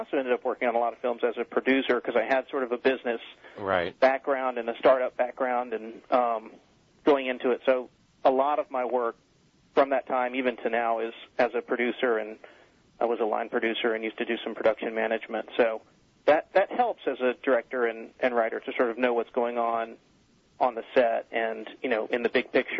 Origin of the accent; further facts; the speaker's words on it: Atlanta, Georgia, United States; now in Manhattan, United States; I'm from Atlanta originally.